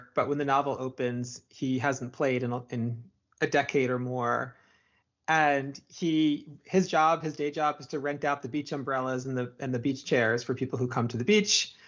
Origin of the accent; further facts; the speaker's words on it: West Long Branch, New Jersey, United States; where I grew up in West Long Branch, which was next to Long Branch, and Long Branch had a pier.